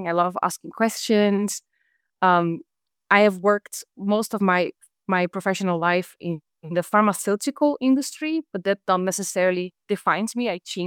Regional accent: Brazil; moved away as an adult; now in France; So I am Brazilian. I was born in Brazil and I spent most of my life there and certainly my best years in terms of infancy and adolescence. And it's been 7 years that I now live in France.

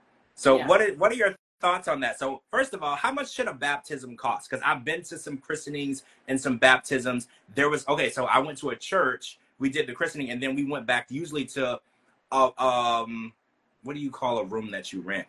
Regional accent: Louisiana, United States; I grew up in Louisiana, so we would go to the church

